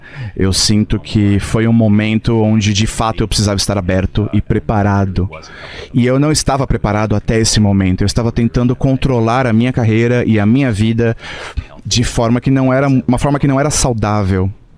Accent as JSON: {"language": "Portuguese", "region": "New York", "country": "United States", "tie": "born or raised there", "said": "Sim, eu fui batizado na igreja ortodoxa quando eu era um bebê. E eu cresci em Nova York. E quando nós saímos de Nova York e nós mudamos para os subúrbios"}